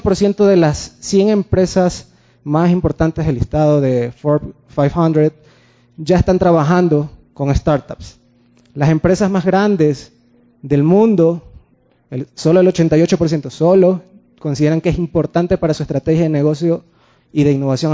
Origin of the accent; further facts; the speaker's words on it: Guayaquil, Guayas, Ecuador; soy coordinador de la AI, vengo de Guayaquil, creo que se nota